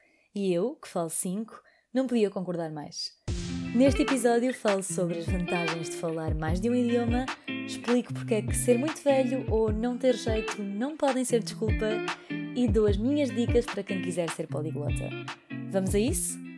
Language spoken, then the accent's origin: Portuguese; Portugal; Eu falo português, obviamente, porque sou portuguesa e vivi toda a vida em Portugal. Falo inglês porque estudei inglês desde muito pequenina, apesar de não ter um sotaque perfeito, porque nunca vivi num país de fala inglesa